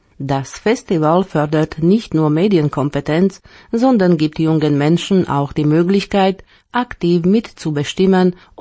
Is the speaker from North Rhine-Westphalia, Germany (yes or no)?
no; Gera, Thuringia, Germany; sorgt jedes Jahr in meiner Heimatstadt Gera für großes Aufsehen